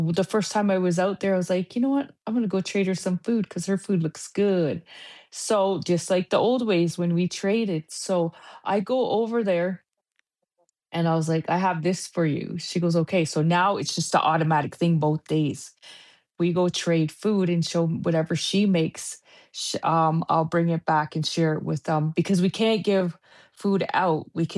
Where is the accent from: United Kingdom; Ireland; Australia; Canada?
Canada; now in United States; because I didn't grow up in America. I grew up in Canada.